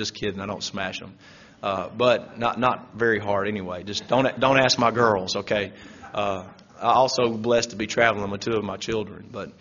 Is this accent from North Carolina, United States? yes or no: no; Gordo, Alabama, United States; I am from West Alabama, which is near Tuscaloosa, not far from Birmingham, a little town called Gordo. I live on a sixth-generation family farm there.